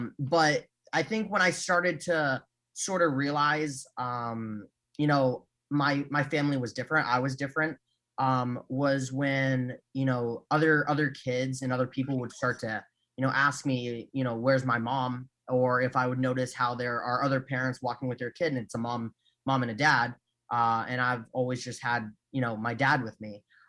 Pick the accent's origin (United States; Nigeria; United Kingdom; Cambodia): Cambodia; I was from Cambodia.